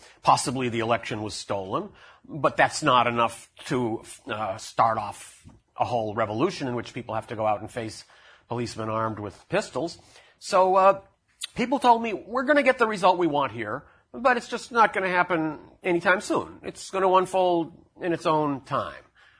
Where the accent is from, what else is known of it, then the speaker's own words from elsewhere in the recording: United States; And I can tell you the experience, as some of you may know, of being an American in Iran is really almost unique in the world.